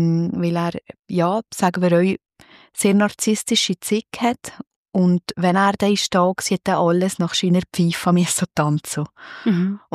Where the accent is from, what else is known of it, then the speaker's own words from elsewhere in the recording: Naters, Valais, Switzerland; Ja, also ich bin in Natersch aufgewachsen. Ich habe ältere Brüder. Wir sind, wie du gesagt hast, katholisch aufgewachsen